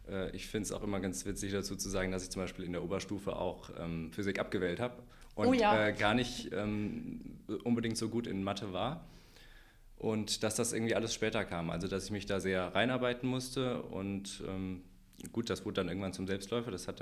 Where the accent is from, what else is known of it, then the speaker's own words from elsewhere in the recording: Hesse, Germany; ich bin 29 Jahre alt. Ich komme ursprünglich aus Hessen, habe hier in zuerst Düsseldorf mein Maschinenbaustudium im Bachelor und jetzt den Master sozusagen in Wuppertal hier absolviert